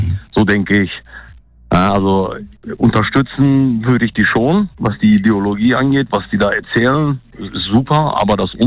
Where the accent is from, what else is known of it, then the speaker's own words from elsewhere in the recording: North Rhine-Westphalia, Germany; Also ich bin nicht in Thüringen oder in Sachsen. Ich komme aus Nordrhein-Westfalen